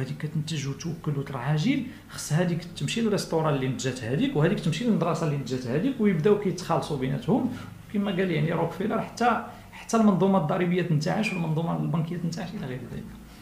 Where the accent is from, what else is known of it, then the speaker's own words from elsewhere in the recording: Morocco; حنا كمجتمع مغربي عنده تقاليد وقيم